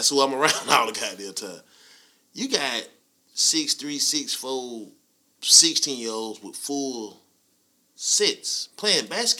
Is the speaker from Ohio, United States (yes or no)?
no; Easley, South Carolina, United States; I'm from Easley. I mean, that sounds a little bit better than Pickens. I mean, I live in Easley though.